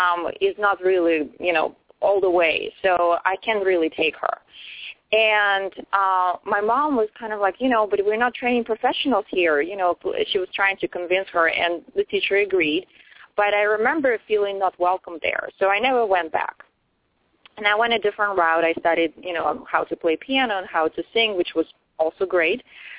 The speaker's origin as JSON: {"language": "English", "country": "Russia", "moved": "yes", "said": "I'm originally from Russia, and I've been here for almost 20 years. Next year will be 20 years."}